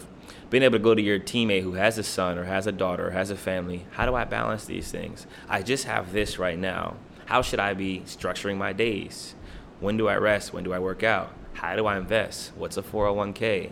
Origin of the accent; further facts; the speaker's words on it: Ohio, United States; I'm from Ohio, so like saying Cleveland is like bad, but.